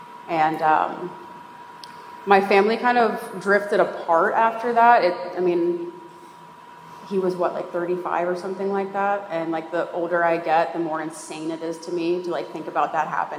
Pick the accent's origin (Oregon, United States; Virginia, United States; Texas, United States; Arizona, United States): Arizona, United States; Phoenix; I grew up in Phoenix, Arizona with my family. My upbringing was like pretty normal, and then I turned like 5.